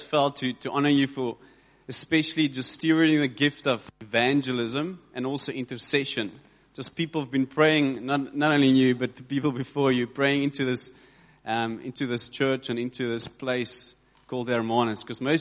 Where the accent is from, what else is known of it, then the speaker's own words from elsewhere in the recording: George, Western Cape, South Africa; I'm from George in the Garden Route.